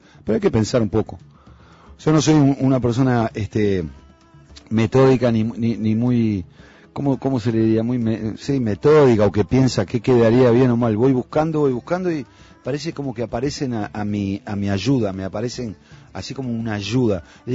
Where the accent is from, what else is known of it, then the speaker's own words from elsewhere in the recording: Uruguay; Nosotros somos uruguayos